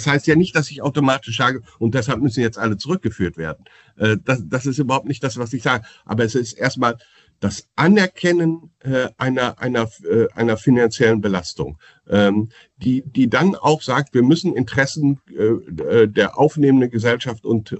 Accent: Münster, North Rhine-Westphalia, Germany; Meine Heimatstadt Münster

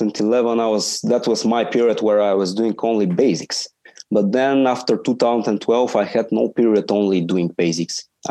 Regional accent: Sofia, Sofia City, Bulgaria; from Bulgaria, Sofia. I'm currently 22 years old

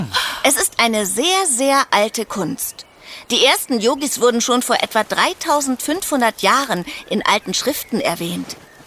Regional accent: India; ein sehr altes Übungssystem aus meiner Heimat Indien.

